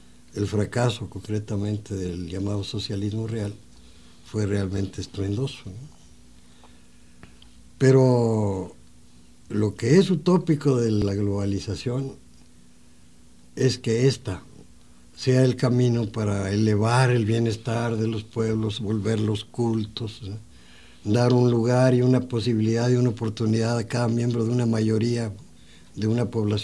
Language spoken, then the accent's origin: Spanish; Mexico; mucho nos han aportado para crear nuestra fisonomía de mexicanos, ¿no?